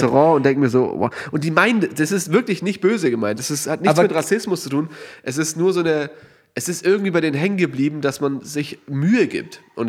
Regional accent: Baden-Württemberg, Germany; Die erste Frage, die du als Schwabe immer stellen musst, gibt es da Autos?

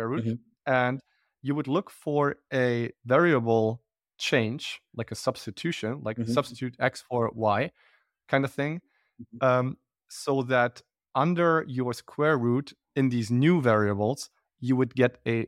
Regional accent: Bonn, North Rhine-Westphalia, Germany; English is a second language; And then I would go to a conference actually pretty close to my hometown in Bonn, which is a German city.

